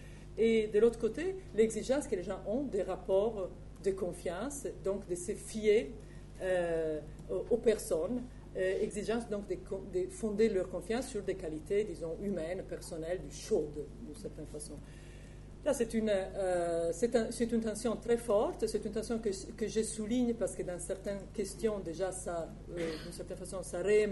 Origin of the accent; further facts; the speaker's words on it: Italy; French is a second language; Moi, je suis italienne